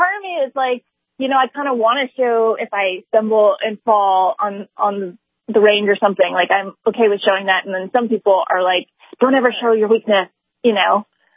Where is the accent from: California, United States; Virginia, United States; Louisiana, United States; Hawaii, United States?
Hawaii, United States; I'm from the islands. I'm from Hawaii.